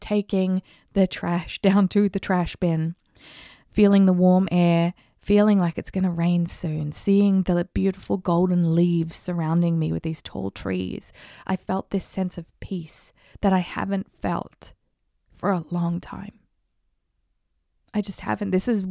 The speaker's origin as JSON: {"language": "English", "country": "New Zealand", "tie": "born there", "said": "I was born in New Zealand, which is on the other side of the world near Australia"}